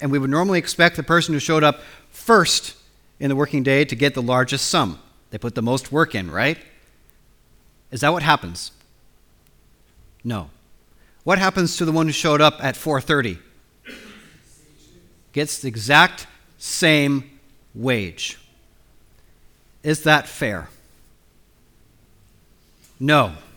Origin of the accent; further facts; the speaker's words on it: Spokane, Washington, United States; Outside of my hometown in Spokane, Washington, there's a Roman Catholic monastery